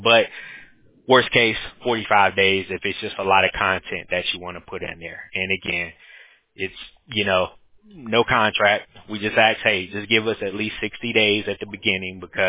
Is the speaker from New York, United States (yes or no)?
no; Atlanta, Georgia, United States; also born or lived in Washington, D.C.; now in Costa Rica; I'm from Atlanta, originally I'm from D.C., but I, you know, moved to Atlanta when I was small. And, you know, currently me and my wife, we actually moved to Costa Rica.